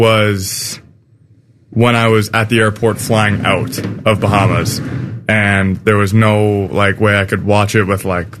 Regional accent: Canada; Obviously, as a Canadian, it sucks to see.

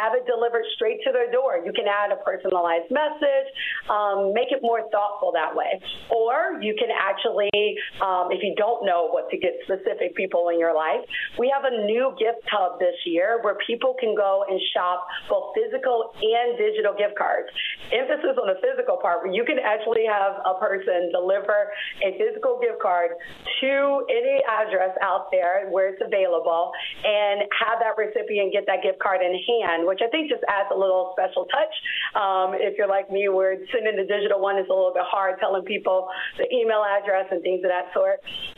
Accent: Cincinnati, Ohio, United States; I'm from Ohio. Myself, I'm from Cincinnati, though, the other city in Ohio.

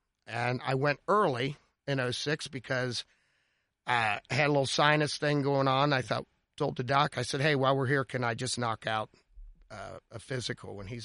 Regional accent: Cincinnati, Ohio, United States; Cincinnati, Ohio.

